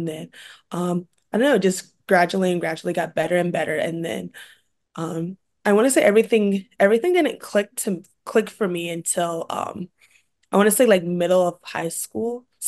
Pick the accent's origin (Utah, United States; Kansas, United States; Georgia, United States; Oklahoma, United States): Kansas, United States; Well, yeah, I don't know how he ended up at Cal, honestly. We're from Kansas, so he just followed me out here, I guess.